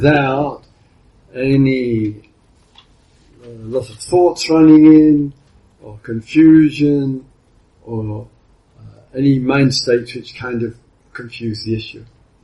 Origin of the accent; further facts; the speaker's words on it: England, United Kingdom; You know, I'm English.